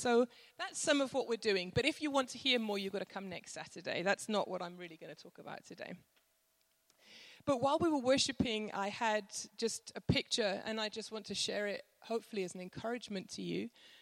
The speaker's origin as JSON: {"language": "English", "region": "Wales", "country": "United Kingdom", "said": "So there's me, I'm Welsh"}